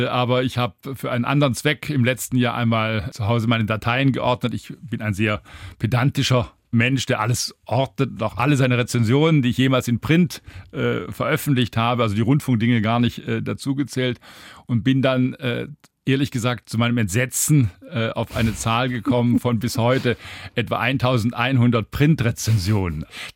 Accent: Baden-Württemberg, Germany; now in Hamburg, Germany; Ich komme ja aus Süddeutschland, dass ich in der Lage bin, das schwäbische Nationalgericht der gefüllten Kalbsbrust zuzubereiten.

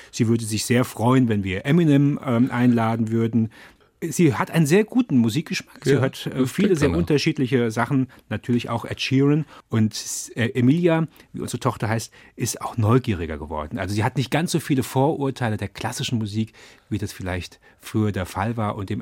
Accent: Mainz, Rhineland-Palatinate, Germany; born there; geboren wurde ich in Mainz als jüngster von 4 Brüdern. Dort, wo ich herkomme, sagt man zwar eher Hello, aber ganz ehrlich, das Moin liegt mir mehr

